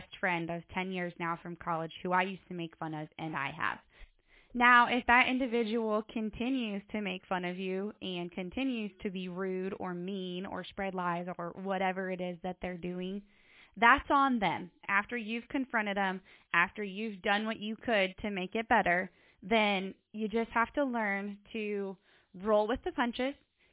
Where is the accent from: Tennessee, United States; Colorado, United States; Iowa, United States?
Iowa, United States; I'm from Iowa.